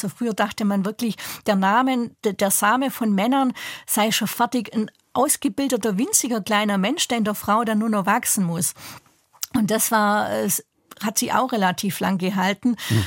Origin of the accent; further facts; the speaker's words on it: Southern Germany, Germany; vor allem auch im süddeutschen Raum, wo ich herkomme.